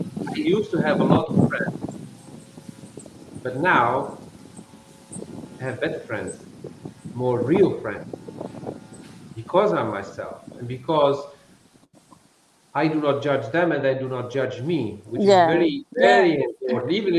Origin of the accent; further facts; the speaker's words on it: Tunisia; moved away as an adult; now in Netherlands; I was raised in Tunisia because my father is from there, my mom was Dutch, and I went back to Holland.